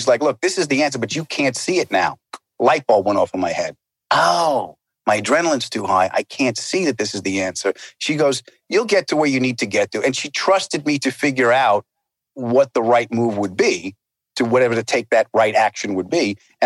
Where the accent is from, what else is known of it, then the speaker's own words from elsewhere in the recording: New York City, New York, United States; because I was conditioned to growing up in New York. You know, we're loud people. Italians living in New York, even the opera's loud